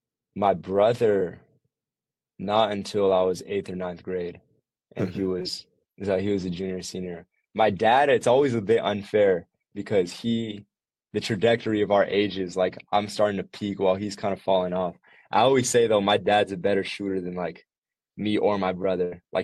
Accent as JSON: {"language": "English", "town": "Chicago", "region": "Illinois", "country": "United States", "tie": "born there", "said": "Yeah, so I was born in Chicago, and really what brought me into basketball was my dad."}